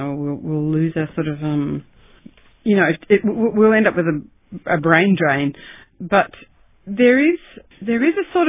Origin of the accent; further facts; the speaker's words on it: Melbourne, Victoria, Australia; I mean, I grew up in Croydon, one of the outer suburbs of Melbourne.